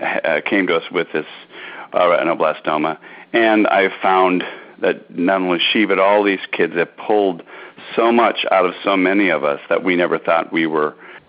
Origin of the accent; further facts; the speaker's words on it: Iowa, United States; now in California, United States; And I grew up in the Midwest, in Iowa, and I have seven brothers and sisters